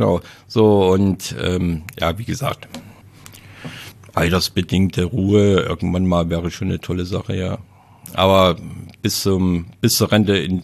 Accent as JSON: {"language": "German", "region": "East Germany", "country": "Germany", "said": "bei uns im Osten"}